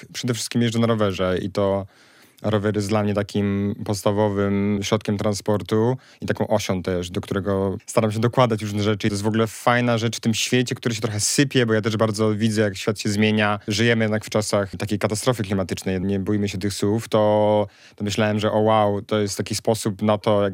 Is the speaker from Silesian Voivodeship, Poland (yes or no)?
no; Poznań, Greater Poland Voivodeship, Poland; wiem, że jestem z Poznania, z którym się bardzo utożsamiam też.